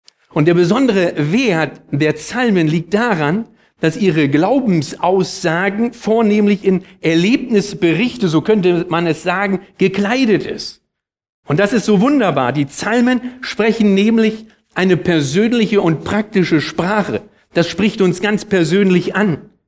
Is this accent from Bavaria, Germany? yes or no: no; Berlin, Germany; now in Hanover, Germany; Dort lebe ich auch schon 15 Jahre. Ursprünglich komme ich aus Berlin.